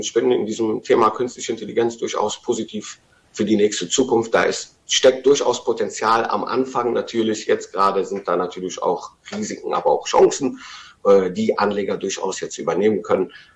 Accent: Rhineland, Germany; Also heute als Rheinländer würde ich mich erstmal auf den Tribünen positionieren

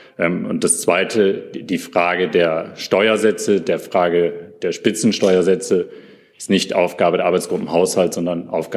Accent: Northern Germany, Germany; Ich bin Norddeutscher

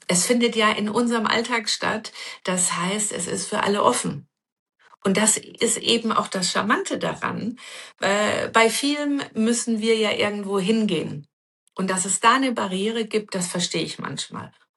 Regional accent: Bavaria, Germany; Ich komme aus Bayern

